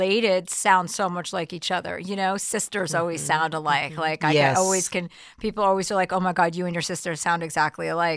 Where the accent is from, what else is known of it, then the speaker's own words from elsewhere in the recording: New Jersey, United States; Yeah, I'm from New Jersey.